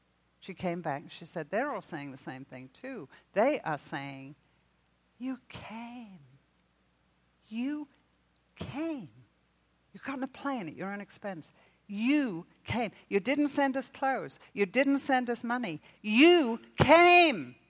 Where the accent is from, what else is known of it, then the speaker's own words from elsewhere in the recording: England, United Kingdom; now in United States; When we came from England, I had no idea. No training, no culture. I thought there was no difference in American and English.